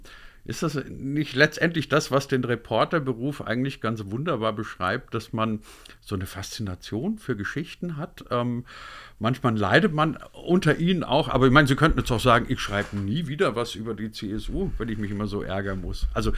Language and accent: German; Bavaria, Germany; dass man, wenn man als Bayer irgendwo hingeht, dass alles uns dann persönlich zugeschrieben wird.